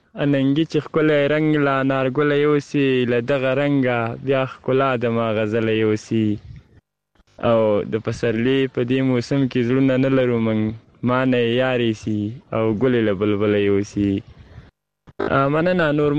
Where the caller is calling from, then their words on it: Kabul, Afghanistan; د کابل ولایت د دی سبز دولسوالینا